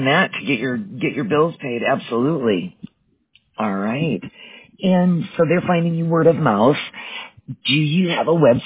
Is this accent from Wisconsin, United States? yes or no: yes; Wisconsin, United States; I got a wave hello from a Wisconsinite. I'm actually born and raised in Wisconsin.